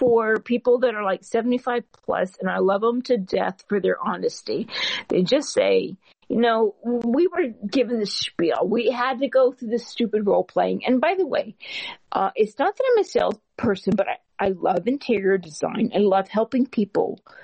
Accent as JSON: {"language": "English", "town": "San Antonio", "region": "Texas", "country": "United States", "said": "I'm originally from San Antonio, and that's a big military city"}